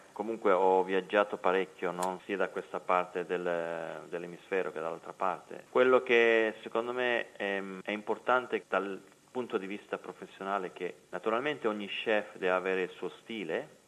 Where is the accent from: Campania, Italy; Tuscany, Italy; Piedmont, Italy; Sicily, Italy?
Piedmont, Italy; io sono piemontese